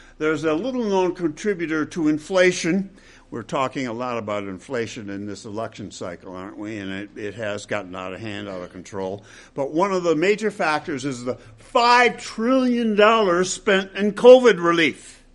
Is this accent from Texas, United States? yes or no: no; Grand Rapids, Michigan, United States; But with their millions of dollars in my hometown, Grand Rapids, Michigan, they bought the old, storied Pantland Hotel, where I worked at the time